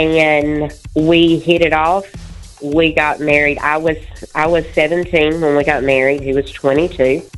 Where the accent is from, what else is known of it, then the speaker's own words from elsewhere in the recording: Asheville, North Carolina, United States; Even though me and my husband didn't go to the same school because he's from West Virginia and I'm from Asheville.